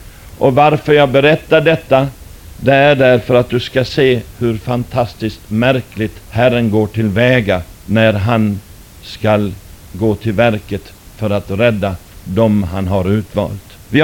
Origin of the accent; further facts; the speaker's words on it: Malmö, Skåne, Sweden; also born or lived in United States; Jag har vuxit upp i Amerika från början, mina första levnadsår, och sedan så småningom så kom jag till Malmö, och där fick jag växa upp i ett kristet hem, i en frireligiös miljö. Och jag tillhörde en frikyrka i Malmö till dess jag var 15 år.